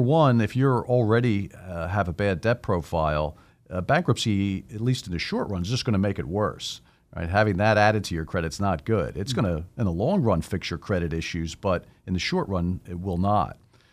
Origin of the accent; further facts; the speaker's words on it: Philadelphia, Pennsylvania, United States; So I was born in Philadelphia